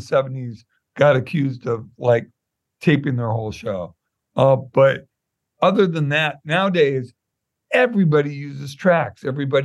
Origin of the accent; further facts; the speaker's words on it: Santa Monica, California, United States; which I grew up in Santa Monica, so it's a big deal.